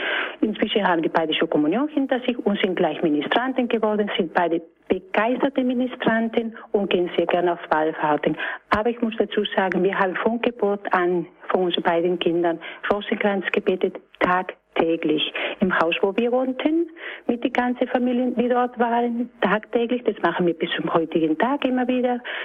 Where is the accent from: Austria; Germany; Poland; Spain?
Spain; ich bin selber Spanierin, natürlich traditioneller Glaube